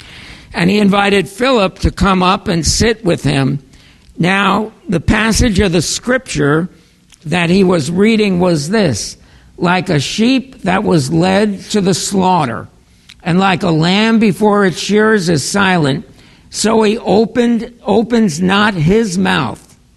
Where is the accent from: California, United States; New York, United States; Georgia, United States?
New York, United States; Tappan; I grew up in Tappan, New York, which is not part of New York City, about 15 miles from West Point.